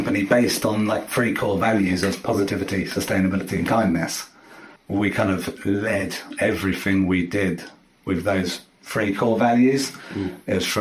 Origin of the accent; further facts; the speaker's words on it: Lewis, Scotland, United Kingdom; I know growing up in Lewis a lot